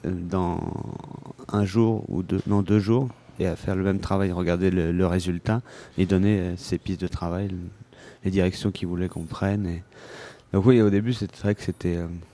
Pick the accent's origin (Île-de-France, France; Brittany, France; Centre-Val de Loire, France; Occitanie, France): Centre-Val de Loire, France; Saint-Agil; Moi, je suis né dans ce village.